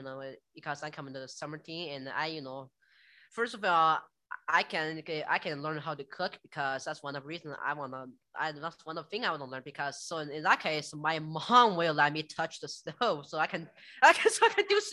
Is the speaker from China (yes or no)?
yes; China; English is a second language; moved away as an adult; I am from China, and I got here like about 5 years ago